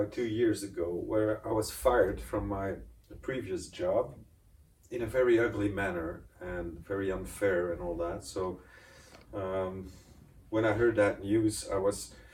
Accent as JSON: {"language": "English", "country": "Belgium", "said": "I'm also from Belgium."}